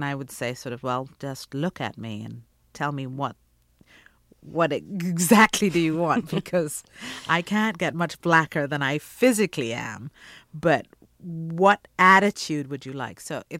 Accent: England, United Kingdom; moved away as an adult; also born or lived in Guyana; I'm from British Guiana, which is now Guyana. I grew up in England, and I came here as an adult. I spent 7 years working on American accents.

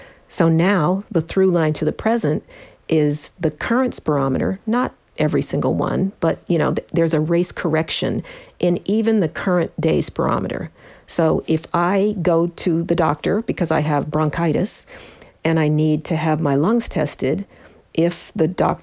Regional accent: Denver, Colorado, United States; I grew up in the Mile High City.

